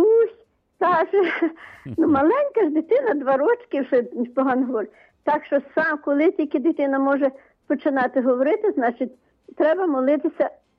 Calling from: Vinnytsia, Vinnytsia Oblast, Ukraine; Це Вінниця. Це я знов дзвоню.

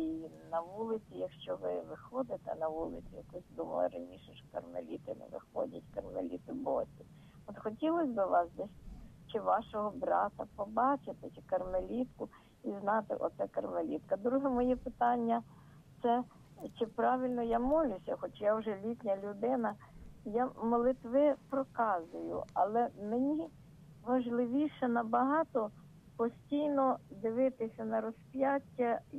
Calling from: Kyiv, Ukraine; я із Києва.

